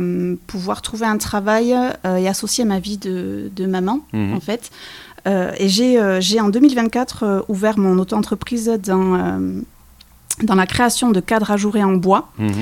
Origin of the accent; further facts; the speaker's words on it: Monein, Nouvelle-Aquitaine, France; Donc, je viens de Monin, une petite ville à côté de Pau.